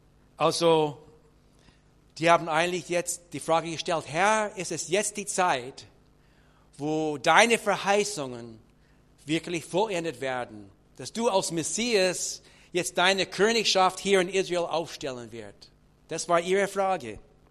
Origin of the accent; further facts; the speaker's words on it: Canada; moved away as an adult; now in Neustadt an der Aisch, Germany; meine Frau Carol. Wir kommen aus Kanada. Wir sind vor 35 Jahren hier nach Deutschland gekommen